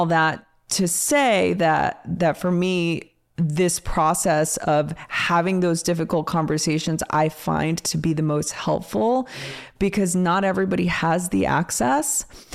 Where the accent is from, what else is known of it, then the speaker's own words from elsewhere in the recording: Los Angeles, California, United States; growing up in East LA during like one of the most violent times in history was like the hard part of my life.